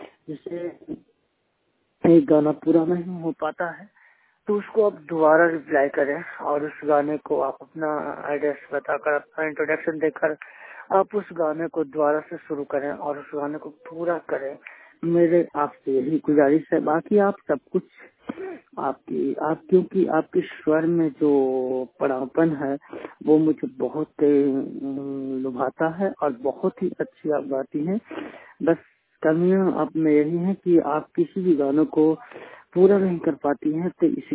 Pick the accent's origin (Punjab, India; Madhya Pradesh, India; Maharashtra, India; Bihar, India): Bihar, India; Gaya; मैं बिहार गया के रहने वाला हूँ।